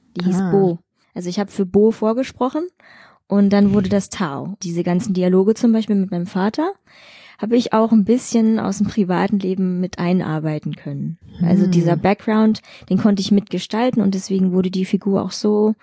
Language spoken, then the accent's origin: German; Chemnitz, Saxony, Germany; Ich bin in Chemnitz aufgewachsen